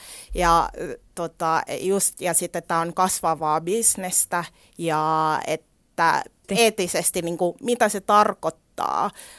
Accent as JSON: {"language": "Finnish", "country": "DR Congo", "said": "mä oon itse Kongosta"}